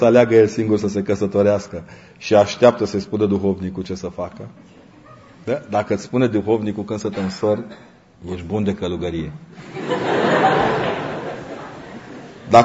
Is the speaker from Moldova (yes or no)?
no; Transylvania, Romania; Eu nu sunt ardelean fără maghiar și german lângă mine.